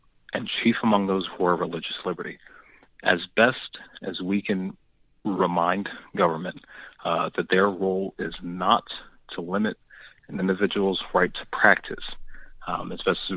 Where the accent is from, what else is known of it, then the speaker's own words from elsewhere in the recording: Massachusetts, United States; I grew up in Massachusetts, about 40 minutes from Plymouth Rock.